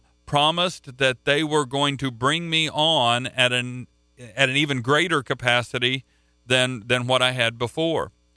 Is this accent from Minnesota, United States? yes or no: no; Oklahoma, United States; I grew up in Oklahoma.